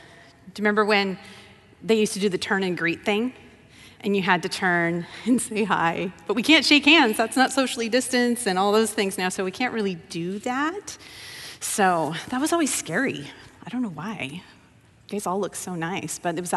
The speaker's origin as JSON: {"language": "English", "region": "Wyoming", "country": "United States", "tie": "born or raised there", "also_born_or_lived": "Colorado", "said": "I went to high school in Colorado. I grew up in Wyoming. And I chose a college in Oregon, much to my parents' chagrin."}